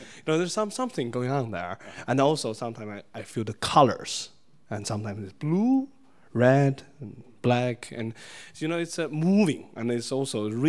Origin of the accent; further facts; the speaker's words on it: China; Since I'm from China, I like to do some Chinese music